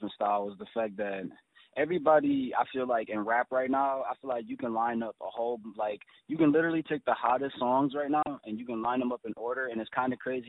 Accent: Ypsilanti, Michigan, United States; My dad is a senior, of course. I was born and raised in Ypsilanti, Michigan, and I'm 20 years old

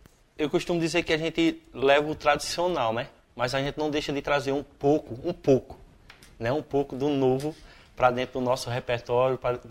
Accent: Santa Cruz do Capibaribe, Pernambuco, Brazil; ele é de Santa Cruz do Capibaribe mesmo. Filho de pais paraibano, certo?

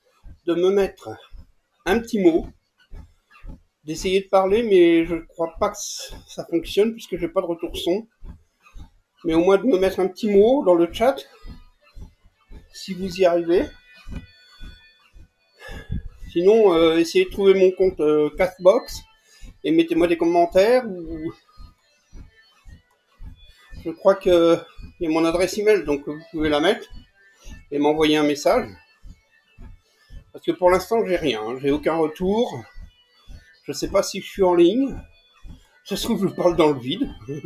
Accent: France; accent: French; J'ai un accent. Un accent français. Yes, French.

